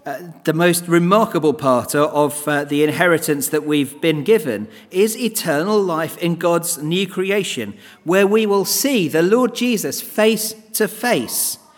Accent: England, United Kingdom; We're English, we don't often smile even when we are incredibly happy.

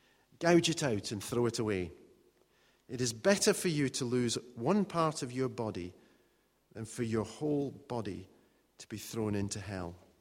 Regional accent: Scotland, United Kingdom; Now, being a Scot, being victorious does not come naturally.

